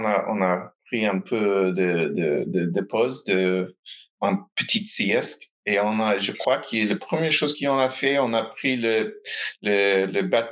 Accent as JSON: {"language": "French", "town": "Baltimore", "region": "Maryland", "country": "United States", "tie": "born or raised there", "second_language": "French", "moved": "yes", "said": "Et aussi, j'ai grandi à Baltimore. J'ai passé la meilleure part de ma vie là."}